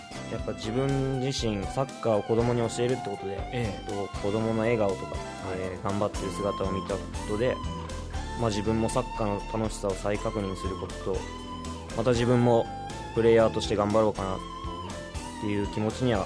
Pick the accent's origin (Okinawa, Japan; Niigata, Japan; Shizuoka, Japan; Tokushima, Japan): Shizuoka, Japan; いや、僕は静岡から、静岡出身です。